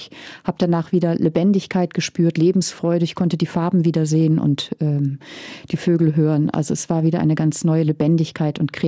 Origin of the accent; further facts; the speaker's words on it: Northern Germany, Germany; accent: German; now in Austria; Nein, ich lebe jetzt schon 14 Jahre in Österreich, aber die deutsche Zunge hört man mir immer noch an. Ich komme aus Norddeutschland und das werde ich wohl auch nie verlieren.